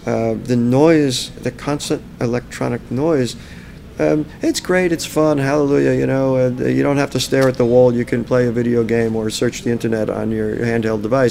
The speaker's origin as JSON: {"language": "English", "region": "New York", "country": "United States", "tie": "born or raised there", "said": "since I grew up in Westchester"}